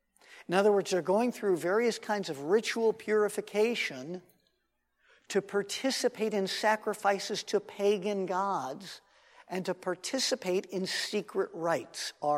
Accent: Los Angeles, California, United States; when we were all kids and then teenagers growing up in West LA.

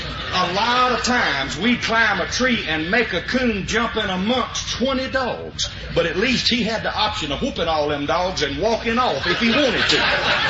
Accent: Liberty, Mississippi, United States; First of all, I want you to know that I come from Route 4, Liberty, Mississippi. Now, that's 12 miles west of Macomb, Mississippi, 65 miles due northeast of Baton Rouge, Louisiana

